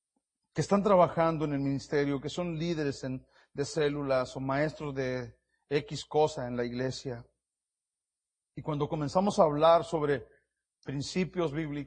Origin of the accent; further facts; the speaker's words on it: Mexico; ahí en mi país, en mi cultura, y allá en México dicen, allá en mi rancho